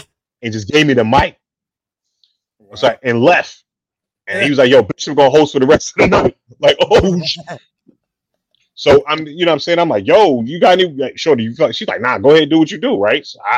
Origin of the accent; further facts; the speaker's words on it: Philadelphia, Pennsylvania, United States; growing up in Philly and stuff like that, yo, you had to be able to rank and bust on cats or whatever.